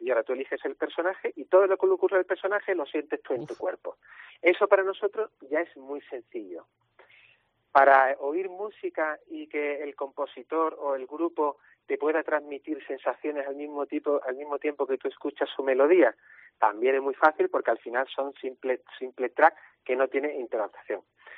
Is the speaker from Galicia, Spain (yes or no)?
no; Málaga, Andalusia, Spain; somos malagueños, somos andaluces y españoles.